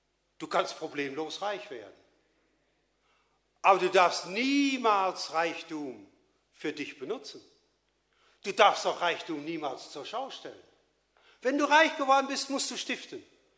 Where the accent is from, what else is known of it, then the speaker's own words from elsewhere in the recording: Xanten, North Rhine-Westphalia, Germany; Also ich stamme aus Xanten, einem Römerort.